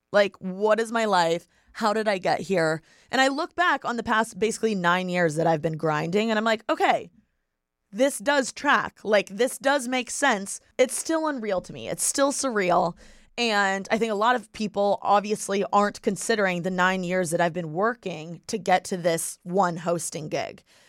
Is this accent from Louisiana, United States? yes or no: no; Bloomington, Indiana, United States; moved away as an adult; now in Los Angeles, United States; I moved from Bloomington, Indiana to LA a week after I turned 18 to go to school.